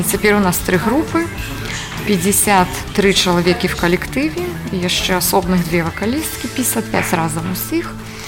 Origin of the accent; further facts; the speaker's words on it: Belarus; Ukrainian is a second language; now in Poland; Ідея прийшла, я переїхала з Білорусі в Польщу.